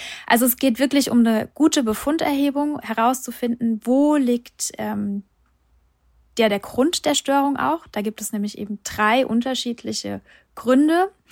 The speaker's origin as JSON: {"language": "German", "region": "Hesse", "country": "Germany", "said": "Bei uns hier, ich komme aus Hessen"}